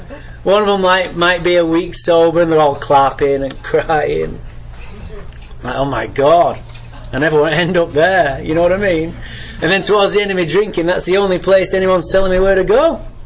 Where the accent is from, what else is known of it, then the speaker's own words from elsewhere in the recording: Manchester, North West England, United Kingdom; born there; I was born in Manchester, England, by the way.